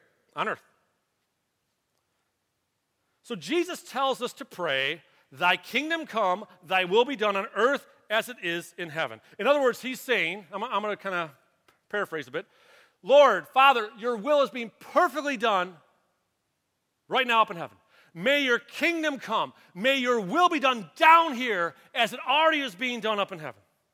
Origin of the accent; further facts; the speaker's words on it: Michigan, United States; I was born and raised in the Catholic Church, grew up here on the east side, made my confirmation, and everything, St. Ronald's Church on 15 Mile by Garfield.